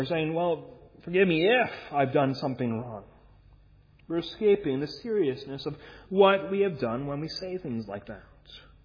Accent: Canada; As a Canadian, I'm too often inclined to that.

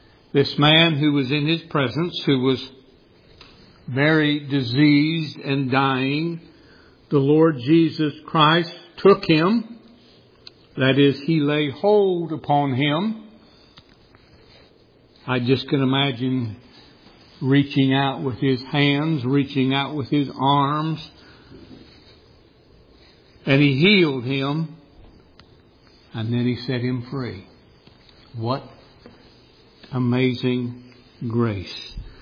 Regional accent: Rocky Mountains, United States; I grew up out in the Rocky Mountains, and I grew up in a very religious family. I grew up in what is called Mormonism.

